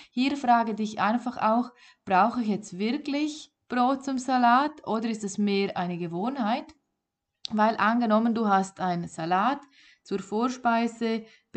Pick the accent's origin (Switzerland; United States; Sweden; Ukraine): Switzerland; bei uns in der Schweiz